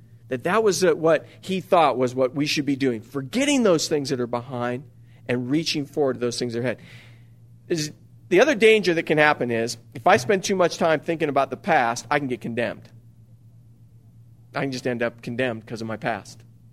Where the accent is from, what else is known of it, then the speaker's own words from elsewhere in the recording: California, United States; also born or lived in Illinois; I was born in Illinois, but grew up most of my life in California.